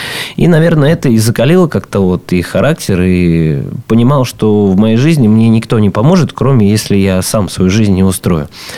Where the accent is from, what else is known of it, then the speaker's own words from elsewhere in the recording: Khilovo, Pskov Oblast, Russia; born there; Родился я в деревне Хилово, это Порховский район, Псковская область, 80 километров от города Пскова.